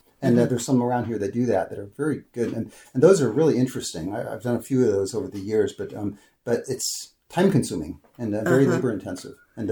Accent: Santa Cruz, California, United States; I taught that at UC Santa Cruz when I was in my hometown of Santa Cruz and when I ran the outdoor store there.

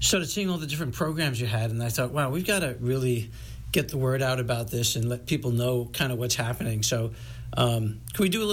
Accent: New York City, New York, United States; I know growing up, I grew up in New York City, a library card was something we always had.

